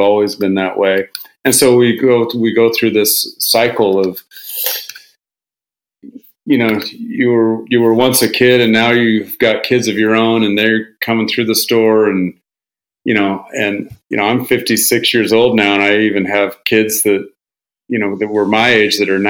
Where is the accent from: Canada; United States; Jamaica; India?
United States; Seattle, Washington; I was from Capitol Hill. No kids had cars. We were all bikes and skateboards.